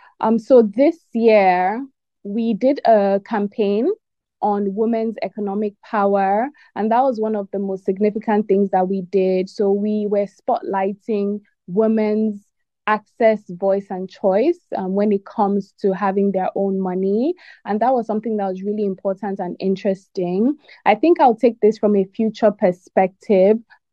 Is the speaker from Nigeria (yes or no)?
yes; Nigeria; I am from Nigeria.